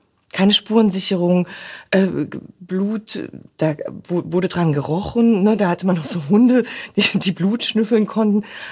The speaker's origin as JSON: {"language": "German", "region": "East Germany", "country": "Germany", "tie": "born or raised there", "said": "ich bin im Osten aufgewachsen."}